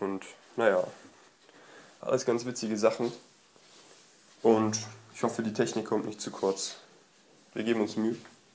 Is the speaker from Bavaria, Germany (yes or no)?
no; North Rhine-Westphalia, Germany; Weil hier so als Kölner slash Aachener muss man da ja dann doch einige Kilometer zurücklegen.